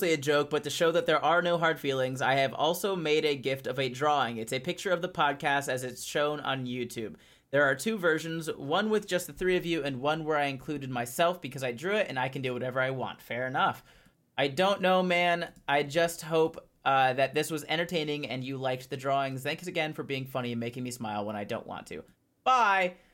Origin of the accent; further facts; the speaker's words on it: Canada; As a fan of you all, and as a Canadian, I was wondering if any of you would ever come up to the True North and do some shows in Canada.